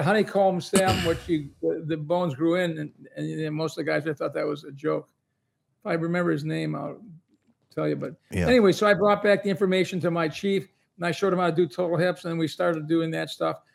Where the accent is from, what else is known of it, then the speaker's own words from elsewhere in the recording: Highland Park, Michigan, United States; Well, I grew up in Highland Park, Michigan, and I went to University of Detroit High School, which was an all boys school, which my father sent me